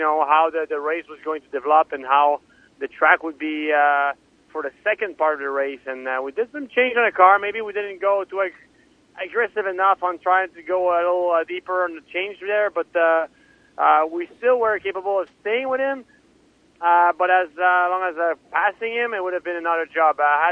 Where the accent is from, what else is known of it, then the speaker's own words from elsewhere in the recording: Trois-Rivières, Quebec, Canada; my brother and I, we were raised in Trois-Rivières